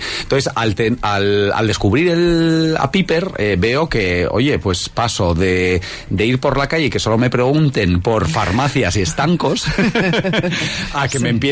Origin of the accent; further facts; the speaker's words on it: Basque Country, Spain; el País Vasco, de donde soy yo y de donde es Piper, no existe ninguna playa.